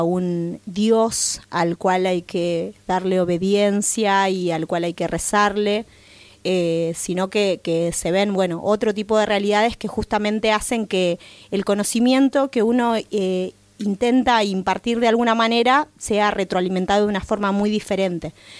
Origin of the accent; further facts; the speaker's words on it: Buenos Aires, Argentina; porque, bueno, soy de Buenos Aires.